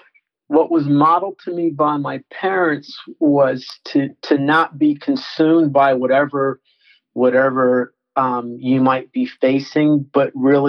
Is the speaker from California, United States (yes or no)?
no; Teaneck, New Jersey, United States; And it was a different world from what I was used to growing up in Teaneck, New Jersey, which is where they moved to, and going down to the deep south, wow.